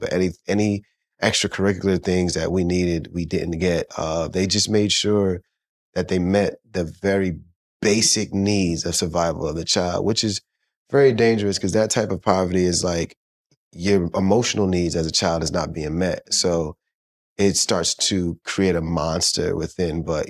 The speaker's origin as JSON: {"language": "English", "town": "Brooklyn", "region": "New York", "country": "United States", "tie": "born there", "said": "So I was born in Brooklyn, New York."}